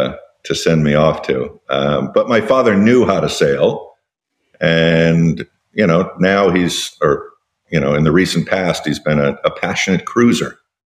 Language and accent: English; Coconut Grove, Florida, United States; I grew up in Coconut Grove.